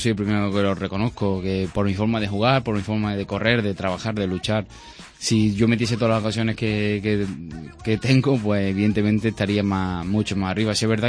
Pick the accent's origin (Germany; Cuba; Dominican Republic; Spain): Spain; Córdoba, Andalusia; Yo soy de Córdoba y el Carnaval de Cádiz me pilla bastante lejos